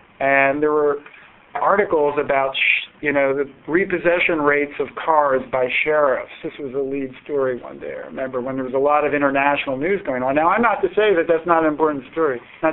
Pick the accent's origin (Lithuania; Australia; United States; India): United States; Baltimore, Maryland; My hometown paper, the Baltimore Sun, used to be a very formidable paper